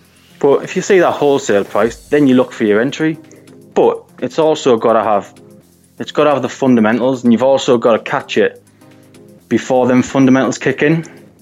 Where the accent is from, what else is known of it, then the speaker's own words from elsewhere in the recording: Hartlepool, North East England, United Kingdom; I'm originally from Hartlepool, up in the northeast.